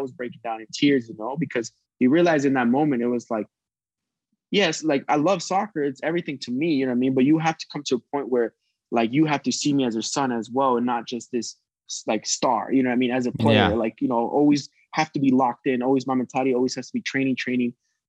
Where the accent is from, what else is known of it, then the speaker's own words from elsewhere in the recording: Oregon, United States; You know, we're both from Oregon.